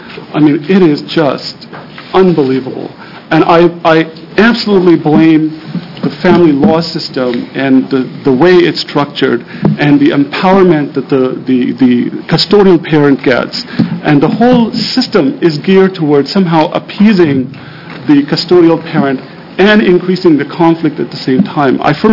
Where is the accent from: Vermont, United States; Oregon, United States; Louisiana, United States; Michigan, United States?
Oregon, United States; Portland; I'm from Portland, Oregon, and I'm a recently divorced dad.